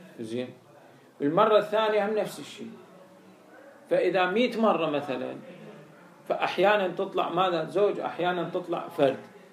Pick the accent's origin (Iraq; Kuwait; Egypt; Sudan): Iraq; هاي اللي انقرضت عندنا بالعراق